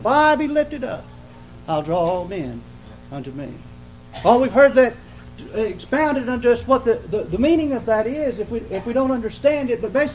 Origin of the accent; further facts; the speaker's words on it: Del Rio, Texas, United States; also born or lived in Corpus Christi / Pettus; I actually am a native Texan, and I was born in Corpus Christi, and I started to school in Del Rio, Texas, and then went to Pettis, Texas.